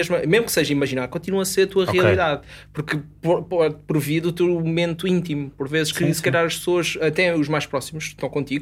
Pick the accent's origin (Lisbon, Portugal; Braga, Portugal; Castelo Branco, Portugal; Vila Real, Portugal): Lisbon, Portugal; Vialonga; venho de Via Longa